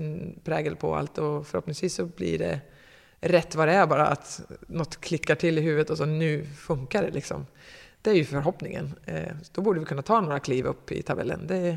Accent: Katrineholm, Södermanland, Sweden; Hon är ju också från Katrineholm, där jag kommer ifrån. Jag kommer inte från Katrineholm riktigt, om vi ska peta, men ish.

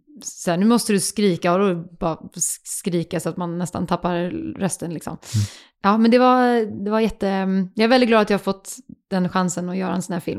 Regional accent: Lund, Skåne, Sweden; jag växte upp i Lund första 6 åren.

